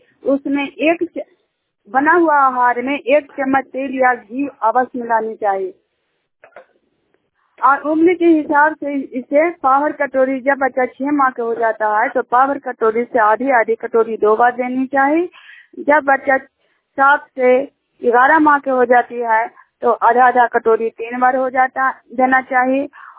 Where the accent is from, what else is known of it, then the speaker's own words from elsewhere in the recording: Juniyar, Bihar, India; Junior गांव के रहने वाली हूँ, हिलसा प्रखंड नालंदा जिला का निवासी हूँ।